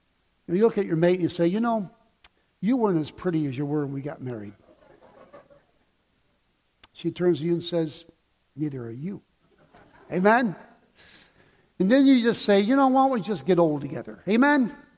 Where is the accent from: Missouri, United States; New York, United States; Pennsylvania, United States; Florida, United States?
New York, United States; Well, I was raised in New York State too, so I know what that's all about.